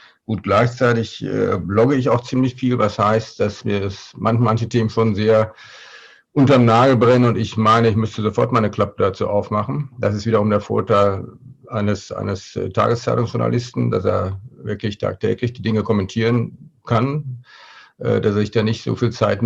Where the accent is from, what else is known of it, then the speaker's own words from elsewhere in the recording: North Rhine-Westphalia, Germany; Ich komme aus dem Ruhrgebiet, aber ich muss schon sagen, dass mein Herz heute sehr an Münster und am Münsterland hängt.